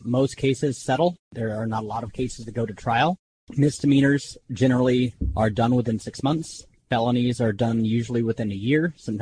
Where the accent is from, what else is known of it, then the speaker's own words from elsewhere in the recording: Kalispell, Montana, United States; I am 36 years old. I grew up in Kalispell, Montana. I've been in the Bakken area since 2011.